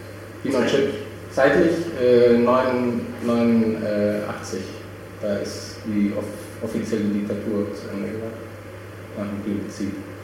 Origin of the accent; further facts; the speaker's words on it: Chile; now in Germany; ich wohne seit 3 Jahren jetzt hier im Ruhrgebiet. Ich bin in Chile aufgewachsen. Meine Mutter ist Chilenin und so bin ich dann da gelandet. Ich habe in Chile Kunst studiert